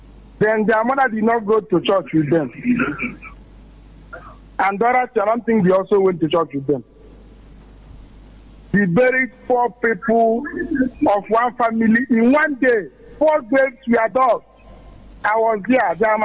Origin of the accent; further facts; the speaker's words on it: Ezihe, Imo, Nigeria; I'm from Umezuga. I'm from Ezihe in Umezuga.